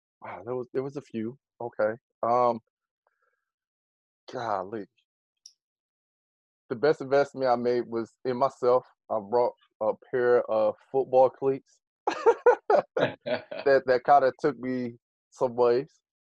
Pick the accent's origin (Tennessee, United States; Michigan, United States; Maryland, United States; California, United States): Michigan, United States; Detroit; Yeah. So, yeah, I grew up in Detroit, still here in Detroit.